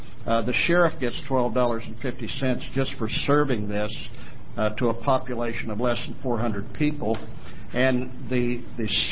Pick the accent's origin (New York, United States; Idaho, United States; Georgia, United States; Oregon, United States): Oregon, United States; Medford; I'm from Medford, Oregon.